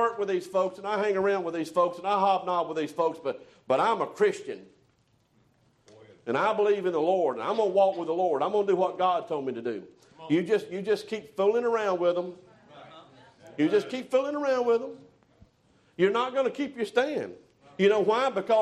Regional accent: Alabama, United States; I'm from South Alabama, and I started out.

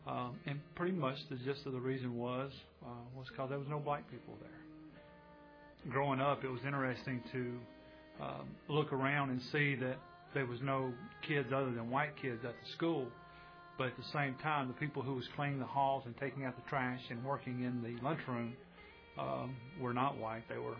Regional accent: Birmingham, Alabama, United States; born there; now in Madison, United States; I was born in Birmingham, Alabama. Growing up, I was the youngest of 9 kids.

